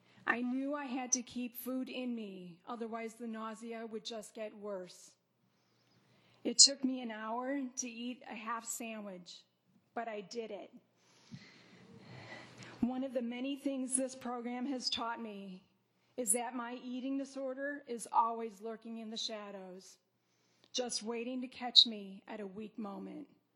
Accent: Chicago, Illinois, United States; I was born and raised in Chicago.

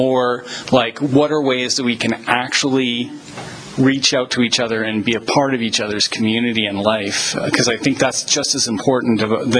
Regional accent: Vancouver, British Columbia, Canada; I'm from Vancouver, B.C.

